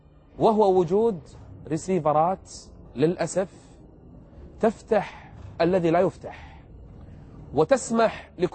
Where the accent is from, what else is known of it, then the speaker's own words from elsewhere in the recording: Kuwait; رغم أنف القانون عندنا بالكويت